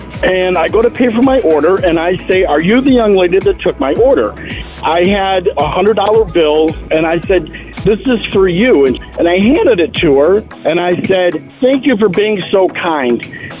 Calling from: Michigan, United States; Central Michigan. The freezing tundra of Central Michigan.

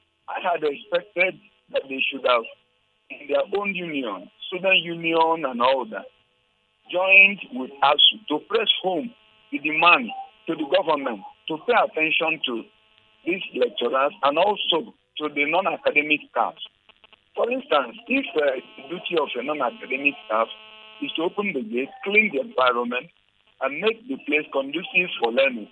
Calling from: Jos, Plateau, Nigeria; I'm calling you from Jos.

